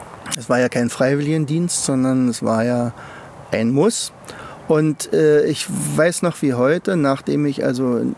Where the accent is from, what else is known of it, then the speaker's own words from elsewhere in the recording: East Germany, Germany; also ich komme ja aus der DDR und Wir hatten ja den Wehrdienst